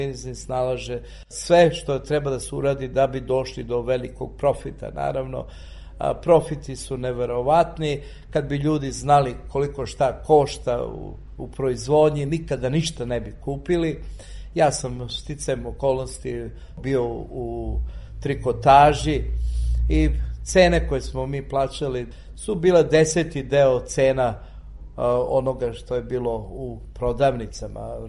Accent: Serbia; Ja kažem, ja sam Srbin.

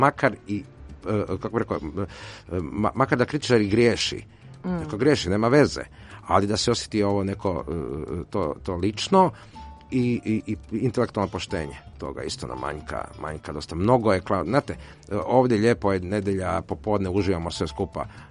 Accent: Croatia; now in Serbia; A kod nas u Hrvatskoj vidite kako to suho, to da vam ne kažem.

